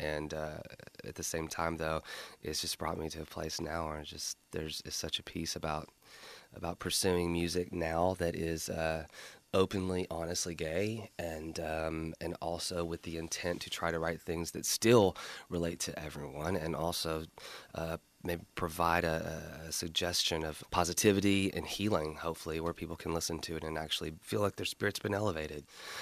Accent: Tennessee, United States; I'm from East Tennessee, originally. Spent the last 7 years in Los Angeles pursuing a career in singer-songwriting.

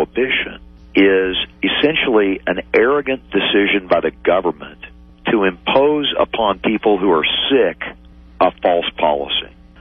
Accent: Amarillo, Texas, United States; This case was tried in Amarillo, Texas, my hometown.

